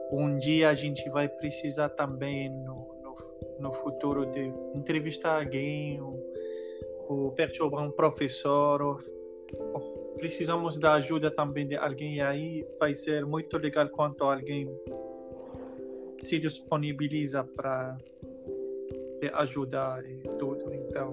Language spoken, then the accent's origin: Portuguese; Casablanca, Casablanca-Settat, Morocco; Portuguese is a second language; now in Rio de Janeiro, Brazil; eu sou do Marrocos, eu nasci em Casablanca, eu moro no Rio de Janeiro. Eu morava no Campo Grande 2 anos, e agora eu moro no São Cristóvão.